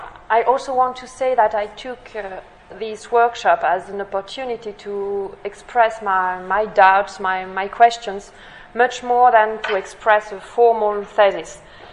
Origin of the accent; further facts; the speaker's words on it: France; accent: French; English is a second language; please excuse my poor English and my French accent.